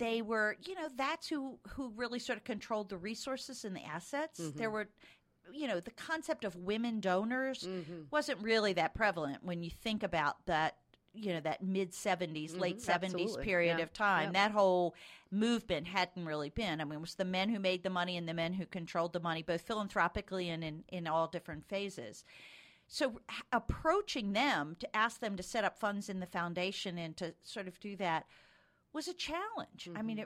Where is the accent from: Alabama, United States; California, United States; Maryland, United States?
Maryland, United States; Baltimore; It was. I grew up in Baltimore, Maryland, outside of Baltimore, Maryland, and went to high school there